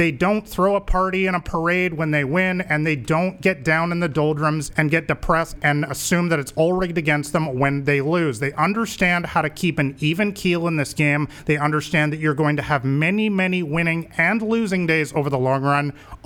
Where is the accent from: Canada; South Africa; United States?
Canada; I'm from Canada, so you might already assume that I'm a big hockey fan